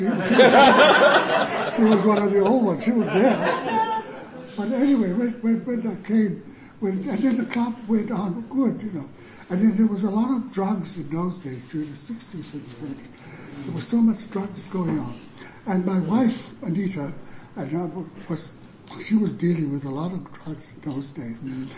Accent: Samoa; now in Australia; Well, I came from Samoa, and I didn't open anything. I worked at a tram in those days. This is during the 50s, you know.

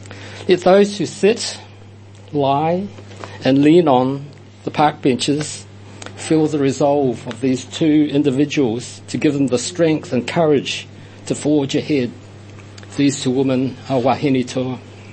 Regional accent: Sydney, New South Wales, Australia; I come over from Australia and Sydney

